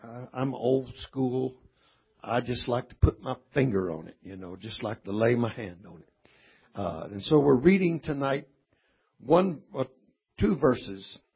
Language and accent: English; Texas, United States; born there; That's the town of my birth. I'm a Texan. Hallelujah, by birth.